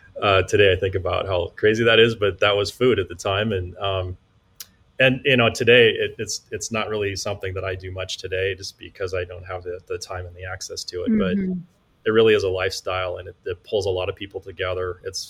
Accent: Montana, United States; Yeah, I'm born and raised in the state of Montana. So I grew up outside of the capital city, the thriving capital city of Helena.

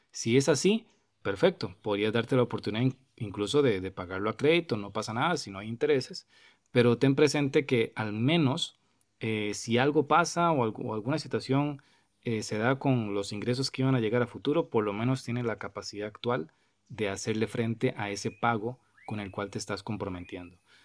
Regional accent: Costa Rica; si yo voy a comprar una computadora en un local que esté aquí en mi país, Costa Rica

